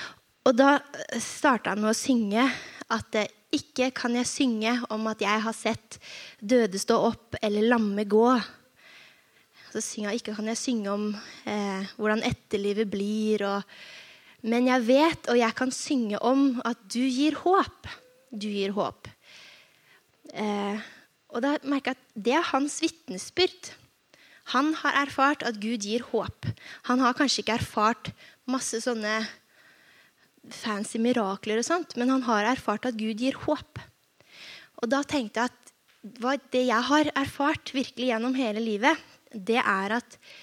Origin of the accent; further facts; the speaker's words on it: Oslo, Norway; now in Hamar, Norway; Jeg kommer fra Oslo, egentlig. Så jeg gift med Jens Christian, som har gjemt seg baki der. Og så bor vi nå på Hamar.